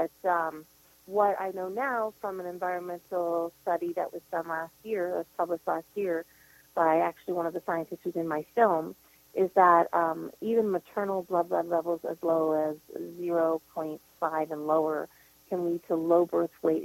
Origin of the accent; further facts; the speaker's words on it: Massachusetts, United States; Even from when I was a kid, I grew up near Boston